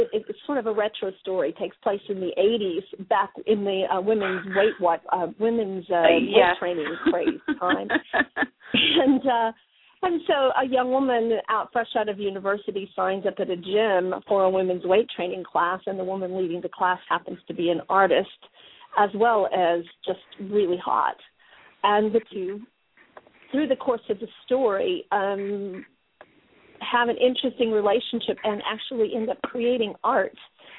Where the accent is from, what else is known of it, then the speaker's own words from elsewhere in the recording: United States; now in United Kingdom; because I'm obviously American living in the UK, and I've lived here for a long